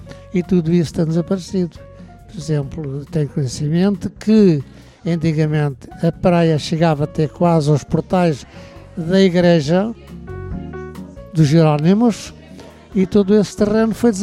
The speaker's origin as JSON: {"language": "Portuguese", "region": "Faro", "country": "Portugal", "moved": "yes", "lives_now": "Lisbon, Portugal", "said": "eu não sou de cá. Sou do Algarve. É aqui, moro a partir dos anos 40, 50, 60, pouco mais ou menos. Portanto, já daqui a uns aninhos que moro aqui."}